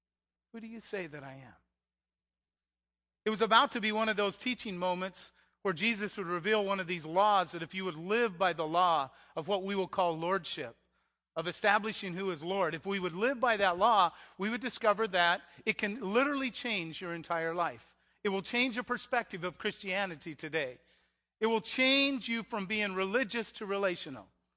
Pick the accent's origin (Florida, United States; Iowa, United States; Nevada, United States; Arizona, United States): Arizona, United States; I'm from Arizona, and having been raised in Arizona, it was Sedona, the Red Rock country.